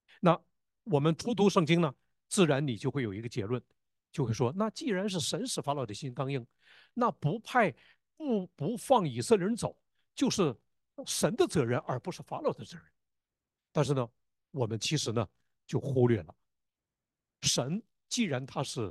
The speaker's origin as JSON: {"language": "Chinese", "country": "China", "said": "我们中国人最熟悉的就是孙那个孙大圣，"}